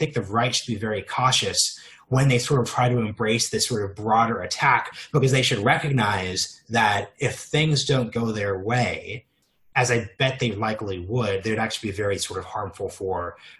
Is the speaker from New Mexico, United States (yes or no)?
no; Oregon, United States; I'm from Oregon. We've been completely vote by mail since 96.